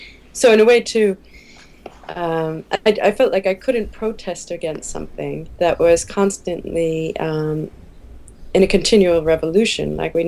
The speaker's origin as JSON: {"language": "English", "country": "United States", "said": "being American, I saw a lot of inequalities and injustices"}